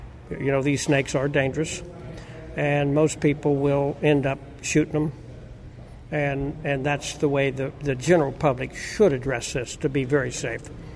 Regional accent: Florida, United States; Well, I'm a native of Florida. My family's been here for eight generations, 170 years. So we were raised in the Florida Everglades as the Gladesman's culture.

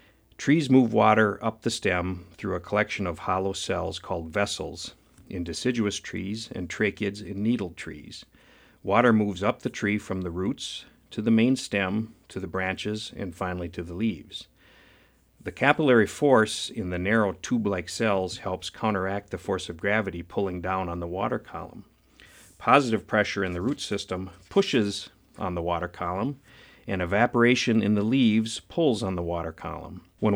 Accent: Wisconsin, United States; I can't say cold because I'm from Wisconsin and the temperatures have to fall into the minus 20s before I'll admit that it's cold outside.

